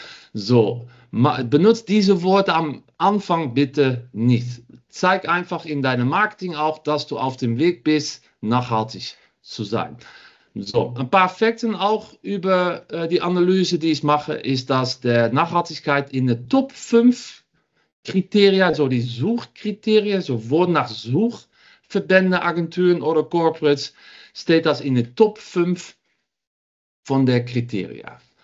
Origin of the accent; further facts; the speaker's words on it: Netherlands; German is a second language; now in Düsseldorf, Germany; Ich komme aus Holland ursprünglich. Hört man vielleicht auch ein bisschen. Und bin seit 7 Jahren wohne ich in Düsseldorf. Bin auch verheiratet mit einem Deutschen.